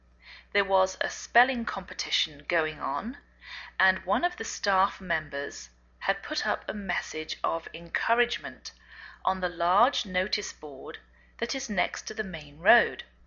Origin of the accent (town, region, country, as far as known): England, United Kingdom; now in United States